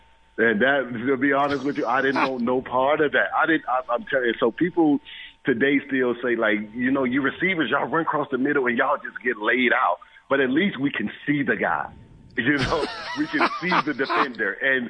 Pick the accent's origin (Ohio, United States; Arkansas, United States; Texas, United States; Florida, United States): Florida, United States; Miami; It took me back to just like growing up in Miami playing Sandlot